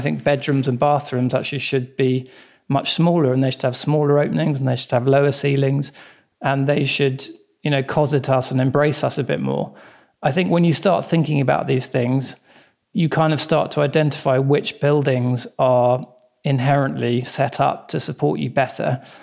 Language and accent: English; London, United Kingdom; I was born and raised in London